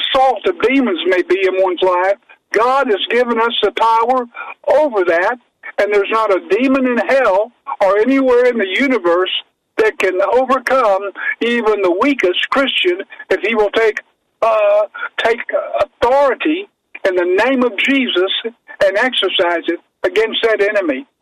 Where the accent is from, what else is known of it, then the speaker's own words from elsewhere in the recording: Big Lake, United States; I come from Big Lake, and I think I graduated number 50 in the class of about 53. I was just a little old pinochle boy from the country